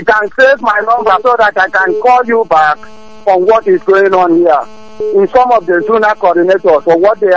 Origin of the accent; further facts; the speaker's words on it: Akwa Ibom, Nigeria; I'm from Akwa Ibom, but just to meet water.